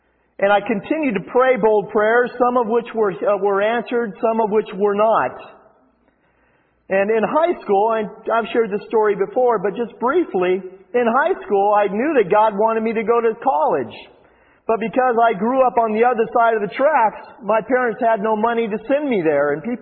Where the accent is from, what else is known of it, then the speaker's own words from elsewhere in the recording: Des Moines, Iowa, United States; When I was in fourth grade, before I even had committed my life to Christ, I was walking home from McKinley Elementary in Des Moines, Iowa.